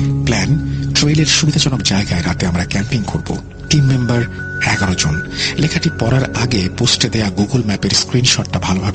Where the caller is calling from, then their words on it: Mymensingh, Mymensingh Division, Bangladesh; কাঠকোলা বাজার ময়মনসিংহ থেকে বলছি। বর্তমানে আমি আমেরিকান ইন্টারন্যাশনাল ইউনিভার্সিটি বাংলাদেশে পড়াশোনা করছি।